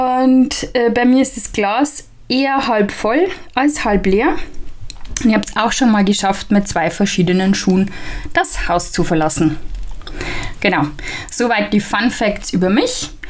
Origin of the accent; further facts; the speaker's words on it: Bavaria, Germany; accent: Bavarian; ich bin noch 43, lebe in einer Kleinstadt zwischen Nürnberg und Regensburg, ziemlich genau in der Mitte, im wunderschönen Bayern, was man ja auch sicher an meinem Dialekt durchaus schon erkennen konnte.